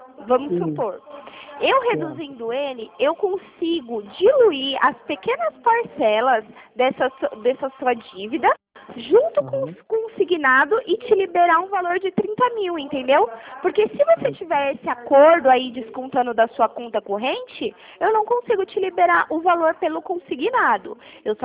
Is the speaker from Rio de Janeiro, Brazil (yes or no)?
no; São Paulo, Brazil; Eu sou de São Paulo.